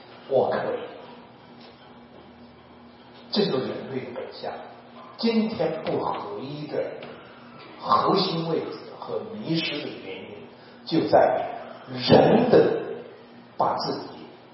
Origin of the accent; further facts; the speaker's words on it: Henan, China; 用我家乡话，我们河南农民常用一下